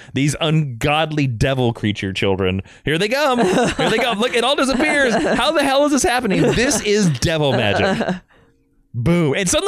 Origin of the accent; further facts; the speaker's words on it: Kansas, United States; as an American student